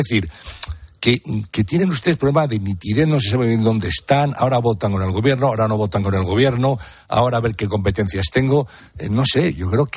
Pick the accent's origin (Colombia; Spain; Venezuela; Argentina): Spain; Canary Islands; yo soy Canarias